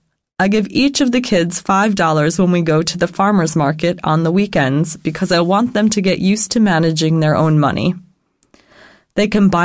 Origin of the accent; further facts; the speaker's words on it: Nashville, Tennessee, United States; now in Los Angeles, United States; I grew up in Nashville, and my parents taught me to respect my elders. We'd say things like "yes, ma'am," and "no, sir," to adults. But kids in Los Angeles don't do that.